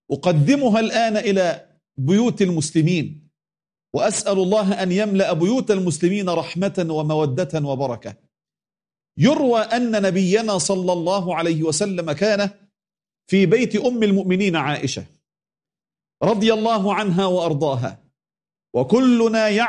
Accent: Egypt; يعني ما يعرف عندنا في مصر العش والملح ما يهنش إلا على ابن الحرام

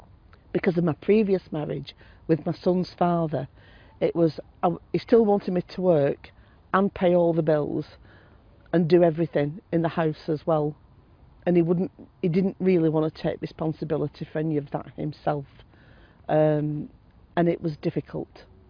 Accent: Chorley, North West England, United Kingdom; I was born in Chorley, in Lancashire, born and raised in the UK. I was brought up in a Christian home.

